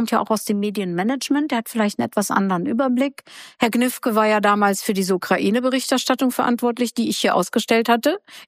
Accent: Germany; ich bin Wessi. Mehr Wessi wie mich gibt's gar nicht. Ich komme direkt von der holländischen Grenze

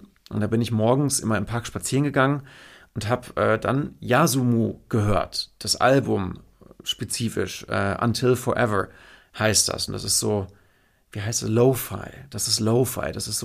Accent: Anholt, North Rhine-Westphalia, Germany; Ich habe in Arnold gewohnt die ganze Zeit. Ich bin in Bocholt zur Schule gegangen.

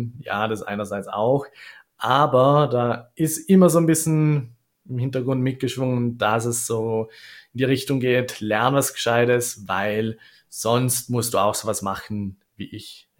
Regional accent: Austria; Und als Österreicher ist es halt auch so eine Einstellung, die ich bei vielen sehe im Beruf

